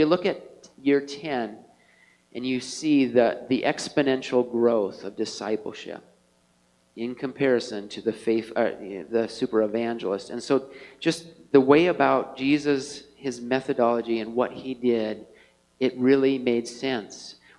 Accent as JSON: {"language": "English", "region": "Montana", "country": "United States", "said": "I come from Montana. I'm a Montanan."}